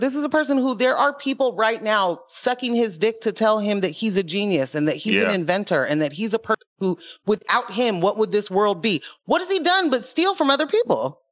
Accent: Portland, Oregon, United States; I live in Portland. I am from Portland. My entire life, I have heard that this place is a progressive haven.

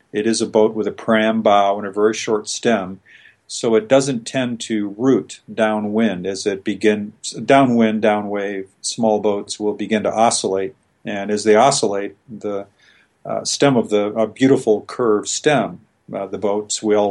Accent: Ogden, Utah, United States; I grew up in the Rocky Mountains, predominantly outside of Ogden, Utah, and we would drive east as a family in the summer.

